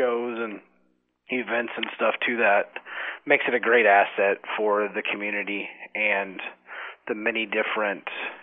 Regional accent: Maryville, Missouri, United States; Born and raised in Maryville. Lived here my whole life. Went to college at Northwest and then stayed here and work currently for Nucor LMP here in Maryville.

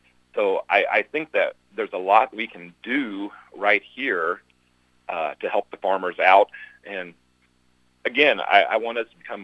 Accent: Missouri, United States; I was born and raised here in Nottoway County.

